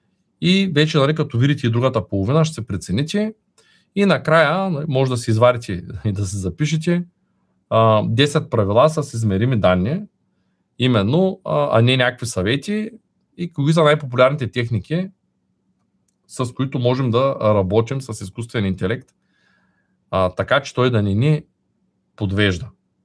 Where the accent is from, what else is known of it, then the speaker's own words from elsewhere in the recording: Shumen, Shumen Province, Bulgaria; от 23 години се занимавам с предприемачество и бизнес, от Шумен съм, живея в Шумен, работя в Шумен